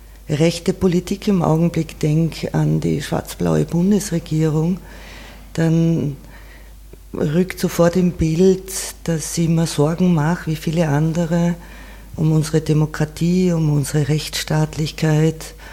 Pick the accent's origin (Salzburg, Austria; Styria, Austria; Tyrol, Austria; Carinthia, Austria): Carinthia, Austria; wenn ich auf die Alm gehe, bei uns in Kärnten, wo ich aufgewachsen bin, dann sind es Erinnerungen an früher, dann ist es ein Zuhause.